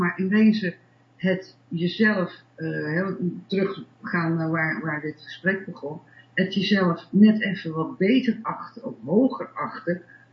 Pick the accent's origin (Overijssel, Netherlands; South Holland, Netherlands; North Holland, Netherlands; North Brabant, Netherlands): North Holland, Netherlands; Amsterdam; En in Amsterdam, waar ik ben opgegroeid, was die schering een inslag in die tijd.